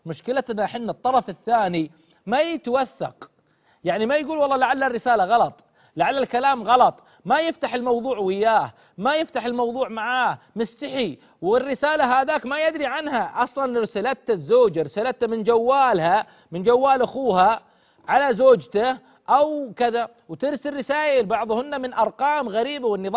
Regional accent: Eastern Province, Saudi Arabia; مثل عندنا بالشرقية يطلع الفجر ما يجي للساعة 5 العصر

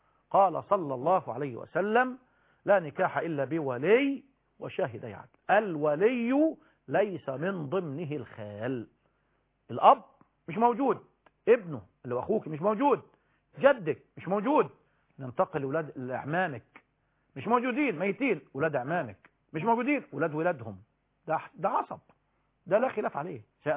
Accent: Egypt; أهل مصر مش بلدنا مصر يعني،

